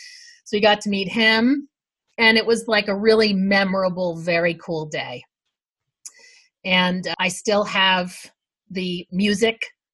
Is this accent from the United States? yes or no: yes; Tallahassee, Florida, United States; born there; my backstory? Okay, so I was born in Tallahassee, Florida.